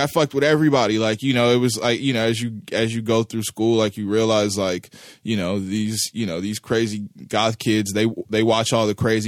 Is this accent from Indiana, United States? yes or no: no; Kansas City, Missouri, United States; when I was coming up in South Kansas City, in the neighborhood we grew up in Greenfield